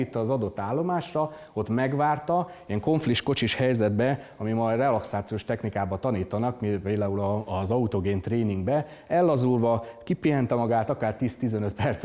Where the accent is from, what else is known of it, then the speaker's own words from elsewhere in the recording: Győr, Győr-Moson-Sopron, Hungary; Törzsgyökeres győri vagyok, tehát nem messziről jöttem.